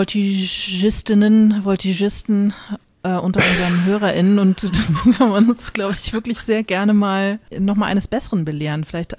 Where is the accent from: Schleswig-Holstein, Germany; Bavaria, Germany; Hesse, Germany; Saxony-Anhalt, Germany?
Hesse, Germany; Ich stamme halt aus dem Großraum Frankfurt.